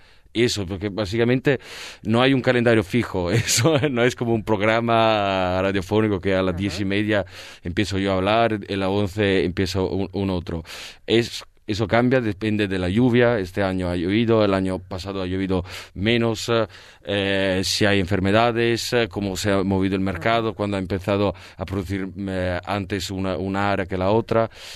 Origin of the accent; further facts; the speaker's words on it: Italy; Spanish is a second language; soy italiano y lo digo así